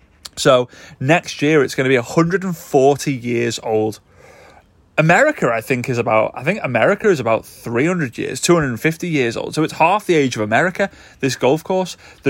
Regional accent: Formby, North West England, United Kingdom; Super excited because I'm in my hometown. My hometown is Formby in the northwest of the UK. Nearest city is the incredible city of Liverpool

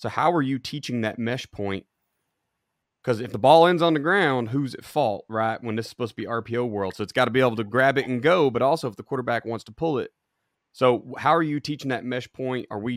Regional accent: Lone Grove, Oklahoma, United States; Look, I grew up in Lone Grove, Oklahoma. Lone Grove Longhorns, at the time, were not getting kids recruited, right?

